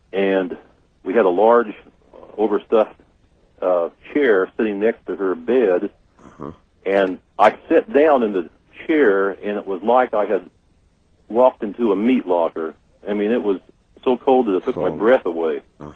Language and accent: English; California, United States; You know, I am from California originally.